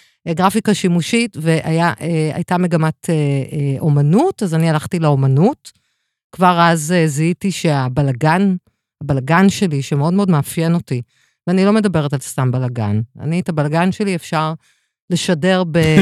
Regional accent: Petah Tikva, Central District, Israel; born there; נולדתי בפתח תקווה

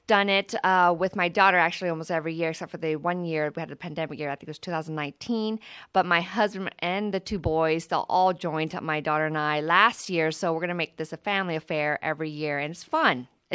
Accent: San Bernardino, California, United States; I've been growing up in San Bernardino since 6 years old. I'm a daughter to refugee immigrants from Vietnam who came to this country due to the war

